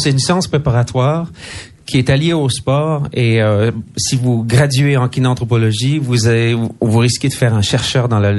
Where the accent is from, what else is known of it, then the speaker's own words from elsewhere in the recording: New Brunswick, Canada; Mais et puis moi, je viens du Nord-Ouest, c'est-à-dire à la frontière du Québec et des États-Unis.